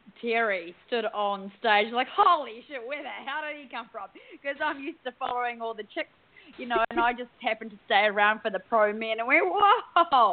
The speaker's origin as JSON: {"language": "English", "country": "New Zealand", "said": "and he said to me, because I'm a Kiwi, he said to me"}